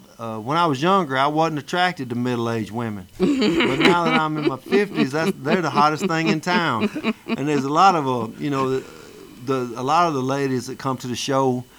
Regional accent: Tupelo, Mississippi, United States; Who was from my hometown, Tupelo, Mississippi.

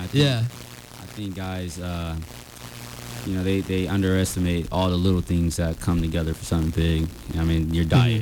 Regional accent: Oakland, California, United States; I'm really biased. I'm being from Oakland.

